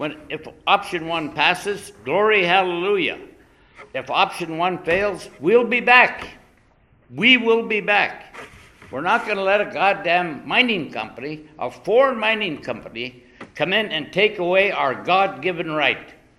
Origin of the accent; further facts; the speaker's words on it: Dillingham, Alaska, United States; I'm born and raised in Dillingham. I've been involved in the fishery as a captain since I was 14.